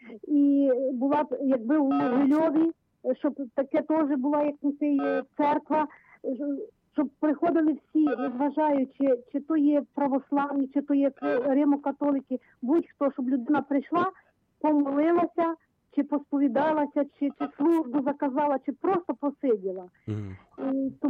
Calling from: Vinnytsia Oblast, Ukraine; я з Вінницької області.

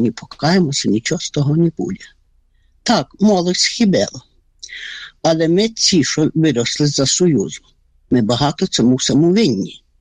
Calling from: Kosiv, Ivano-Frankivsk Oblast, Ukraine; Косівщина

